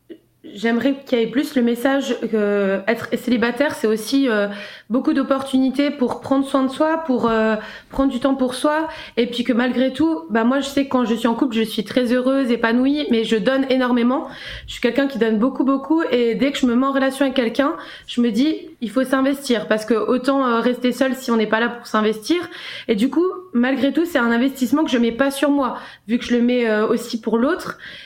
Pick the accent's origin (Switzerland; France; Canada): Switzerland; j'ai 27 ans et je viens de Suisse.